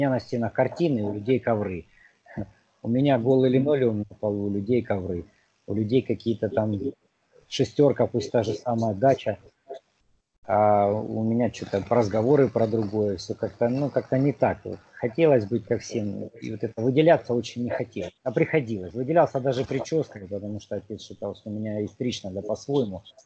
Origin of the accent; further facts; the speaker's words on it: Horlivka, Donetsk Oblast, Ukraine; родители сейчас остаются там в Горловке. Родился в Донецке, а школу заканчивал. Это было все в Горловке. В 2000-м безвыездно уже как бы в Донецке проживаю с новой семьей.